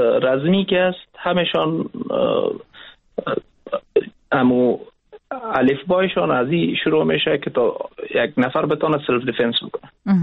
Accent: Afghanistan; ما افغان هستیم

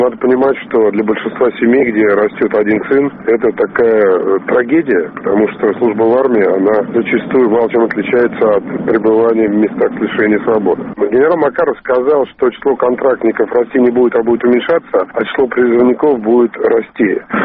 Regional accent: Sochi, Krasnodar Krai, Russia; В моем родном городе Сочи выборы вроде завтра должны состояться

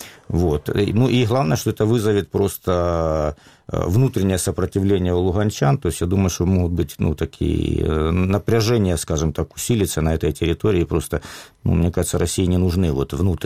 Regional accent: Donetsk, Donetsk Oblast, Ukraine; поскольку я сам из Донецка, я был в Луганске, у меня была редакция в Луганске нашего интернет-издания.

